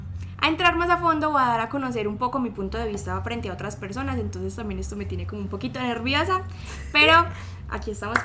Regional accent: Antioquia, Colombia; Bueno, por otra parte, yo sí soy paisa.

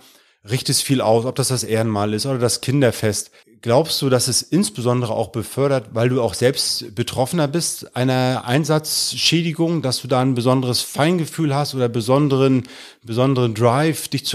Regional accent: Germany; weil wir ja gerade als Deutsche doch immer sehr zurückgucken

